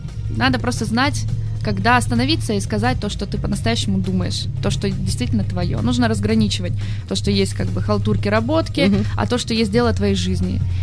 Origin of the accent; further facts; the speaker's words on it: Vladivostok, Primorsky Krai, Russia; moved away as an adult; now in Saint Petersburg, Russia; я 5 лет назад переехала в Петербург из города Владивостока, откуда я родом.